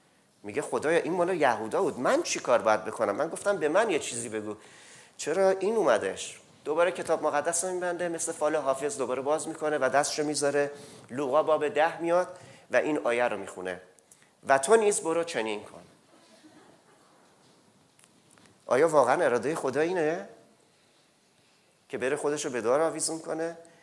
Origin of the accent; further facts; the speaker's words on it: Iran; moved away; از ایران با همدیگه اومدیم اینجا و مدت ها هم هماتاق بودیم